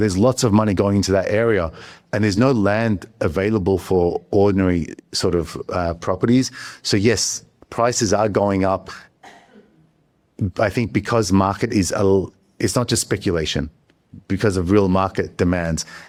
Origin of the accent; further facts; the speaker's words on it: Melbourne, Victoria, Australia; I'm from Melbourne, Australia.